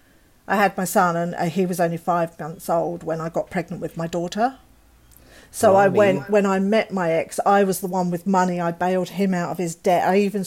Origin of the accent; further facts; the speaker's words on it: England, United Kingdom; and I love being English and I love the English.